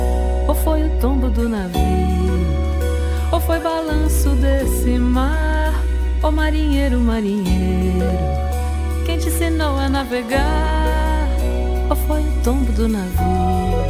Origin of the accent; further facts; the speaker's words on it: Salvador, Bahia, Brazil; Eu sou da Bahia, de São Salvador.